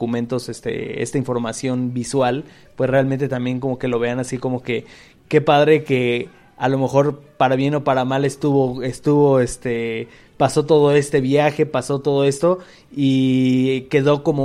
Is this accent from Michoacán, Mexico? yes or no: yes; Michoacán, Mexico; yo soy de Michoacán, la parte de Michoacán en los Tres Caballeros, o sea, yo digo, yo nunca conocí mi estado así